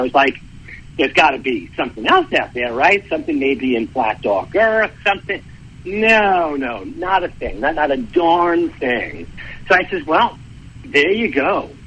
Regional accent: New York City, New York, United States; moved away as an adult; I grew up in New York City, and it wasn't very easy to access the range or firearms growing up there. So the first thing I did when I was old enough, I moved

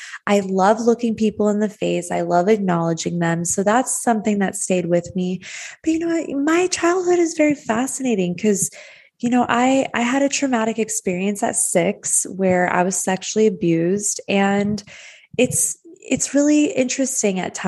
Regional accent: Arizona, United States; moved away as an adult; now in Los Angeles, United States; I'm from Arizona, born and raised. I lived there till I was 18 years old.

